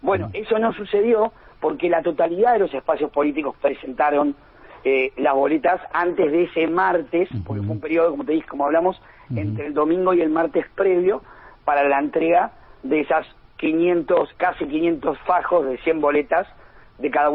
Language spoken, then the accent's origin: Spanish; Ushuaia, Tierra del Fuego, Argentina; yo soy de Ushuaia